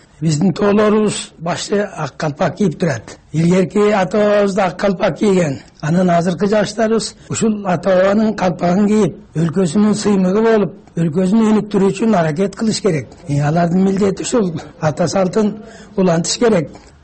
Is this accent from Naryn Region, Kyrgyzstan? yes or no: yes; Naryn, Naryn Region, Kyrgyzstan; Мен Элеттен келдим, нарындан келдим. Нарында күндүз деле кийишет, жаш балдар деле кийишет.